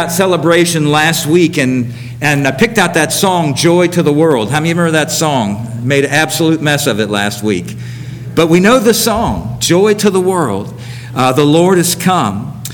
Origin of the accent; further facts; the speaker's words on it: Florida, United States; I was in college in Tennessee, in the mountains, and had seen snow a couple times. I grew up in South Florida.